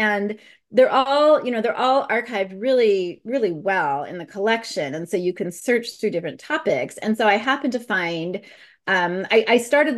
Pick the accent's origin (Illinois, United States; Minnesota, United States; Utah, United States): Utah, United States; Providence; so I grew up in Cache Valley, Utah, which is about an hour and a half north of Salt Lake, in a little town called Providence, which is next to a not quite so little town called Logan.